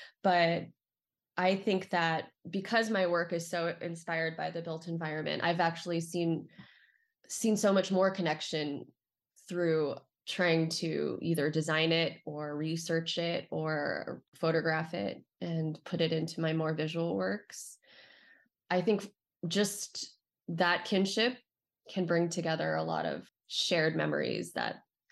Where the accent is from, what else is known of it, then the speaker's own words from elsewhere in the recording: California, United States; I'm from Southern California, so my intro was San Diego and Tijuana and how similar they are.